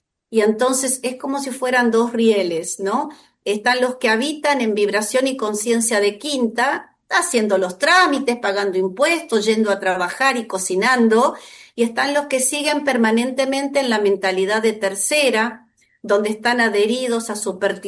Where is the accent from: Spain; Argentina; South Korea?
Argentina; ¿Qué hago aquí en Argentina? ¿Por qué nací esta vez en Argentina? Y yo decía, estoy acá como anclada, que no puedo salir de mi país.